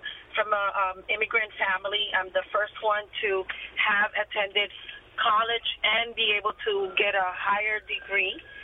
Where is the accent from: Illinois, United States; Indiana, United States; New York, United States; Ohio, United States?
New York, United States; New York City; growing up in New York City, it was very difficult